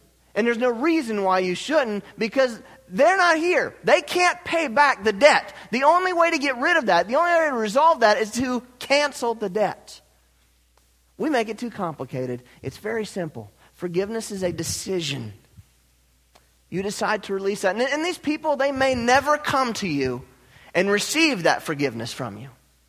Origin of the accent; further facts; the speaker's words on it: United States; and I'm American through and through.